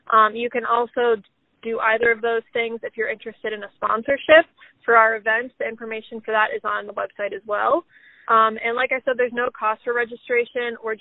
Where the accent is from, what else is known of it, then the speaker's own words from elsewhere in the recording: Ohio, United States; So I grew up in Ohio, and I did my undergrad in Wisconsin.